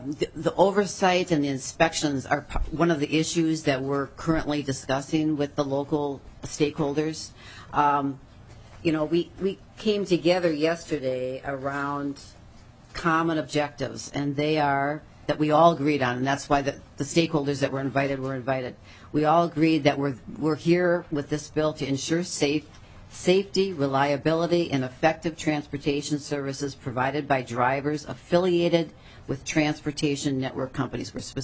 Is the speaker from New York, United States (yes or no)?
no; Cohasset, Minnesota, United States; You know, I am from Little Cohasset, Minnesota